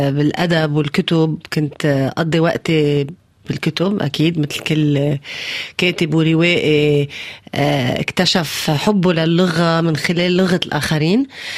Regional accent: Lebanon; أنا لبنانية آخر الطريق، صحيح بكتب بالفرنسي بس أنا عربية

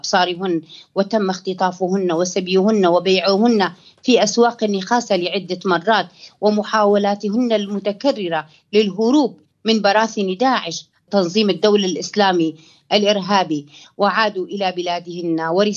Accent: Qamishli, Al-Hasakah Governorate, Syria; أنا بنت مدينة القامشلي. قامشلي فيها كل القوميات والأديان، هي فسيفساء. أنا عشت بين المسيحية وبين العرب وبين الكرد، ولم يكن بيننا أي طائفية.

